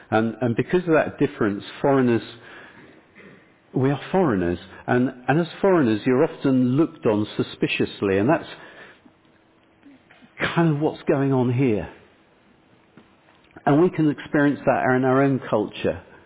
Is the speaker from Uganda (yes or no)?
no; United Kingdom; And so as a British citizen, that's actually my secondary citizenship.